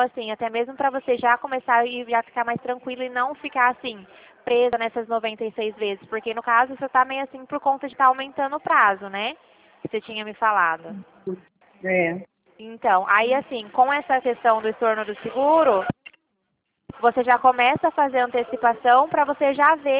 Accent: Dracena, São Paulo, Brazil; Eu sou de Dracena.

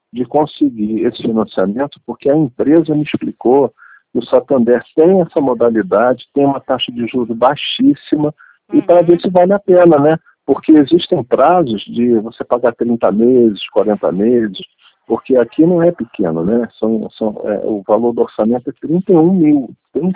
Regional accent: Rio de Janeiro, Brazil; Que eu sou do estado do Rio.

